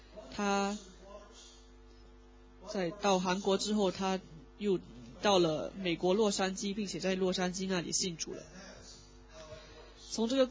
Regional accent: Singapore; 因为我不会说中文，那我在香港不会说广东话，不会说中文，就搭的士会比较困难一点，所以我就请这一位也是从新加坡来的华人和我一起去。

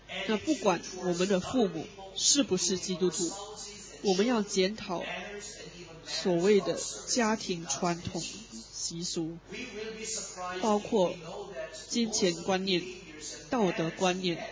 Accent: South Korea; moved away; 比如说我是在韩国长大的，那韩国的文化对我是有一定的影响的。虽然我在外地生活了很多年，但我并未彻底摆脱这个韩国文化的影响。

